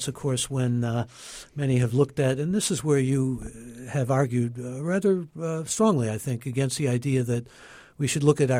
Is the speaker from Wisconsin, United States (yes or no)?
no; Cleveland, Ohio, United States; As we said when I grew up in Cleveland